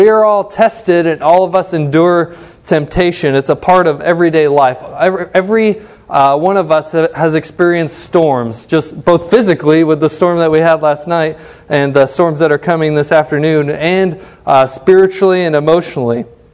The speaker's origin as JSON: {"language": "English", "town": "Cambridge", "region": "East of England", "country": "United Kingdom", "tie": "born there", "said": "I was born in Cambridge, England in 1986."}